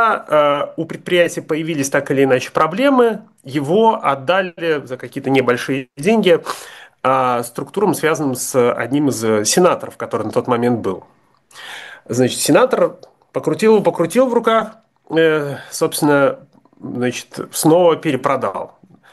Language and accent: Russian; Komi Republic, Russia; В республике Коми, откуда я родом